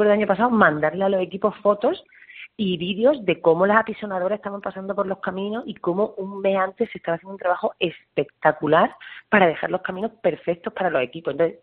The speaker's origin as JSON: {"language": "Spanish", "town": "Úbeda", "region": "Andalusia", "country": "Spain", "tie": "born or raised there", "said": "Si yo soy jienense de pura cepa, soy de Úbeda"}